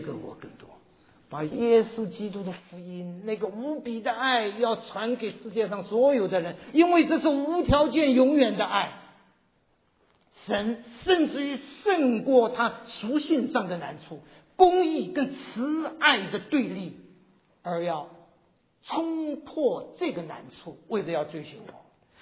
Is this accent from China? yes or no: yes; China; 全场200多个人，只有我一个中国人